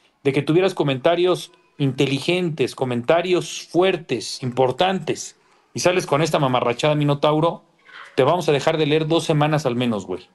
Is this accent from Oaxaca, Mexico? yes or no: no; Ciudad Satélite, State of Mexico, Mexico; Yo también soy mexiquense, yo de satélite